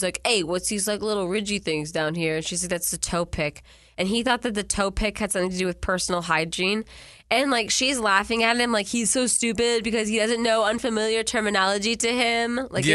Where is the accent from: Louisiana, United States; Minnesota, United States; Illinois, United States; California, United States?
Minnesota, United States; I'm from Minnesota.